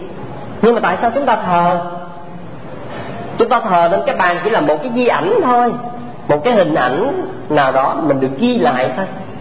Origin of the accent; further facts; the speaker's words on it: Tra On, Vĩnh Long, Vietnam; ở chùa Thiên Phước ở quê tôi ở Trà Ôn á